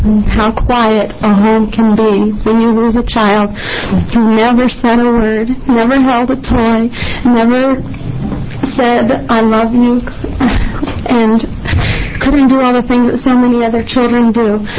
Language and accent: English; Corvallis, Oregon, United States; I am from Corvallis, Oregon.